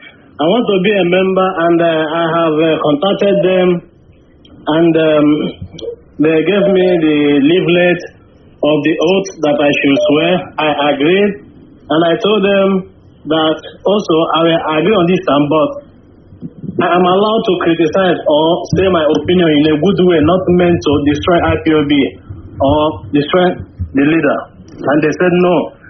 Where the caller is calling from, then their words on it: Bangkok, Thailand; I'm calling from Bangkok.